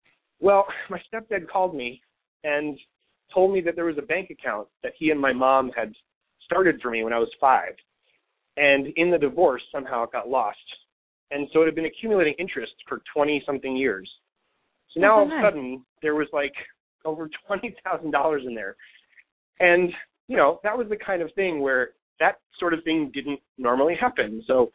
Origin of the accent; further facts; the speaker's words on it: New York, United States; now in Los Angeles, United States; I mean, again, I'm from New York, right? So I'm a little skeptical. I didn't come to Los Angeles to drink a bunch of Kool-Aid and have my life improve.